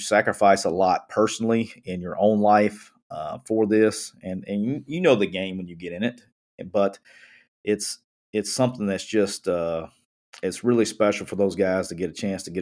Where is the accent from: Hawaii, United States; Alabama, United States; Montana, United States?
Alabama, United States; because I'm from Alabama and I don't know if I'm going to be able to say simulated pressure all offseason.